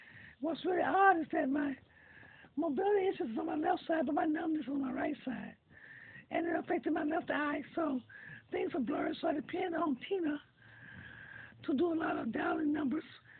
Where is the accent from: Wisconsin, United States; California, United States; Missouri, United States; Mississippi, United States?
Mississippi, United States; Liberty; I grew up in Liberty, Mississippi with my grandparents and my brother.